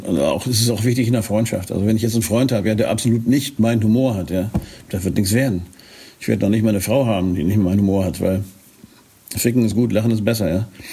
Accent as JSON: {"language": "German", "region": "Northern Germany", "country": "Germany", "said": "wie man das als Norddeutscher so juvial sagt, ein bisschen Sand unter den Kiel schmeißt."}